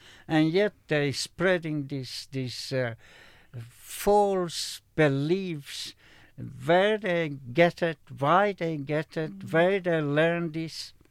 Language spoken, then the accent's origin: English; Slovakia; born there; English is a second language; in my own country, I was born in Slovakia.